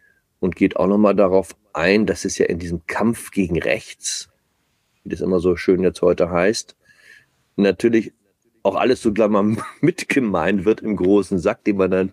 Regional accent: Hamburg, Germany; in meiner alten Heimatstadt Hamburg

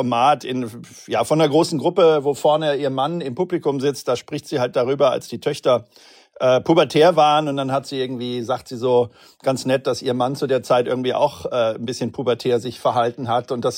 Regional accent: Cologne, North Rhine-Westphalia, Germany; sage ich mal als Kölner.

